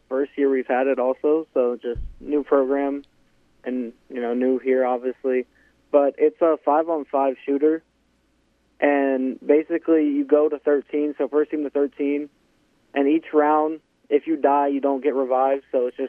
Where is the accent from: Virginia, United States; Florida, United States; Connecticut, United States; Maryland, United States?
Virginia, United States; Virginia Beach; Virginia Beach.